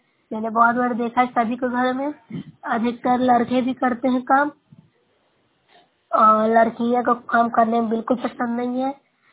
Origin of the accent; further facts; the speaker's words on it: Bihar, India; मैं नौसरा ब्लॉक से हूँ, जिला नालंदा से निवासी हूँ।